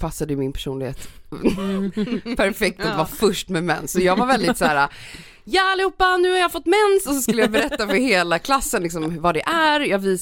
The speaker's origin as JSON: {"language": "Swedish", "town": "Stockholm", "region": "Stockholm County", "country": "Sweden", "tie": "born or raised there", "said": "Jag är uppväxt i Stockholm."}